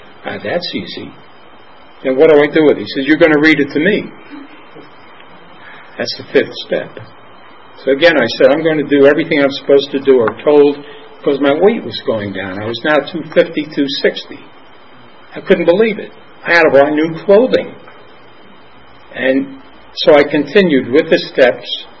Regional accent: Los Angeles, California, United States; I'm from Los Angeles.

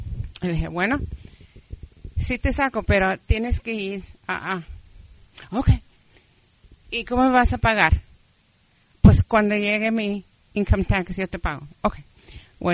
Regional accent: Texas, United States; soy de Texas.

